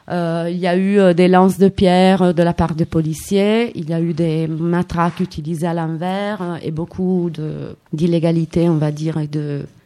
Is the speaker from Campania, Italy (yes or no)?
no; Turin, Piedmont, Italy; French is a second language; Moi, je viens de Turin, donc j'étais là-bas et j'ai commencé dès le début, en fait.